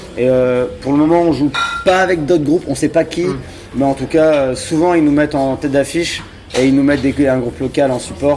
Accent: Lille, Hauts-de-France, France; on s'est mis aussi à programmer des concerts sur Lille, parce qu'on vient de Lille, et on s'est mis à programmer des concerts dans notre ville

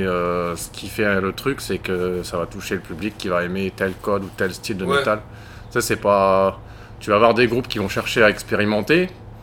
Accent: Laon, Hauts-de-France, France; On vient de Laon et autour de Laon.

